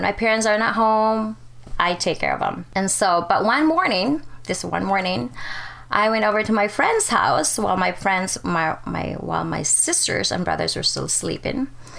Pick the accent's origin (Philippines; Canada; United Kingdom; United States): Philippines; Davao City, Davao Region; English is a second language; Growing up in the Philippines as a young child, we grew up really poor.